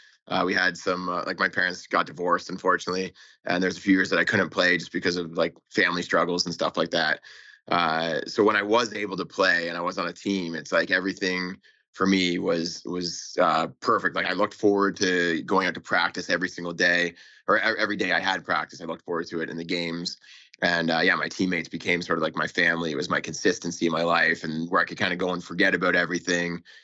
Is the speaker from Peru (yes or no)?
no; Canada; just came from being a Canadian kid. I was lucky enough to be born to parents that had a farm.